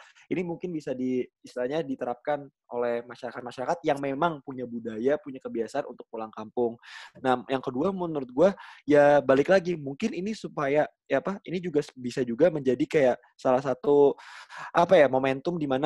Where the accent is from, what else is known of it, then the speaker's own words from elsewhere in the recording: Banjarmasin, South Kalimantan, Indonesia; Kalau gue di Banjarmasin